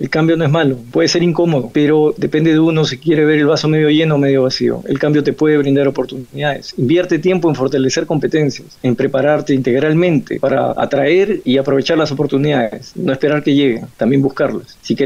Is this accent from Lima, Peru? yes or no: yes; Lima, Peru; born there; Yo nací en Lima y siempre estimulado desde mi hogar a viajar y conocer mejor el Perú.